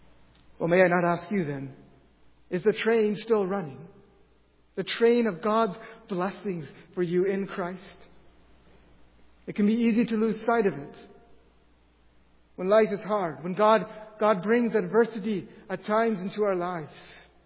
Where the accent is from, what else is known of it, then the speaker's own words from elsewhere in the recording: Nitro, Ontario, Canada; moved away as an adult; now in Grand Rapids, United States; When I left my hometown in Nitro, Ontario, to come to Grand Rapids